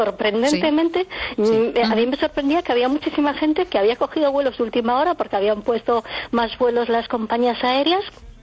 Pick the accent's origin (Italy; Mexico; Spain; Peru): Italy; Spanish is a second language; now in France; como todo el mundo sabe, yo soy italiana, con lo cual tendría que ir con la selección italiana si me tirase el corazón, pero llevo muchísimos años viviendo en Francia